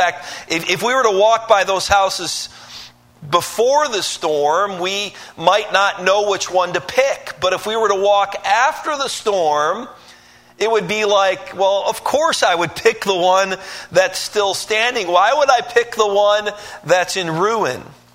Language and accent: English; Detroit, Michigan, United States; I'm from Detroit originally. I'm not from the South.